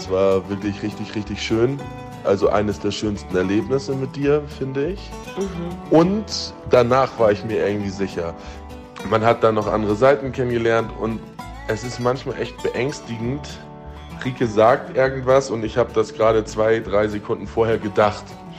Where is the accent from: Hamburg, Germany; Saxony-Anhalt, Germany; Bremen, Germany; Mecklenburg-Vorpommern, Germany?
Hamburg, Germany; Ich bin in Hamburg geboren und am Stadtrand aufgewachsen. Aber nichtsdestotrotz sind meine Oma und Opa mütterlicherseits aus Schleswig-Holstein und schon eher ländlich.